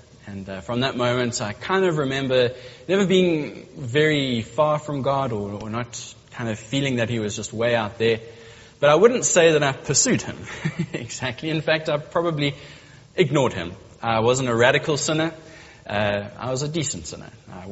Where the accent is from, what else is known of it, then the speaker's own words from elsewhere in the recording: Durban, KwaZulu-Natal, South Africa; I was from the Bluff, so I kind of had, they were kind of intimidated, I think. We had sort of street credibility at Glenwood.